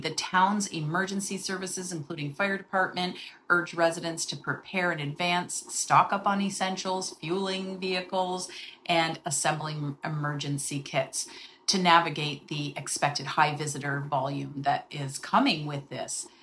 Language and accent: English; Fort Erie, Ontario, Canada; I talk about hyper-local topics specific to Fort Erie, my hometown.